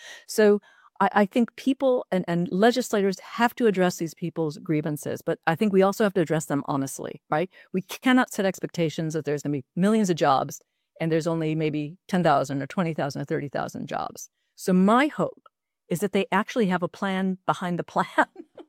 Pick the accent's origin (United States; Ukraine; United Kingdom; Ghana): United States; Midwest; and I grew up in the Midwest, and the Midwest has gone through a lot of this deindustrialization, right?